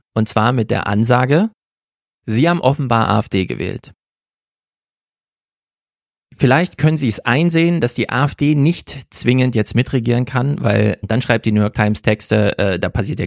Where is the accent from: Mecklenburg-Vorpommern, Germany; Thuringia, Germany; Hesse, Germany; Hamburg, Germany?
Thuringia, Germany; Ich bin Thüringer.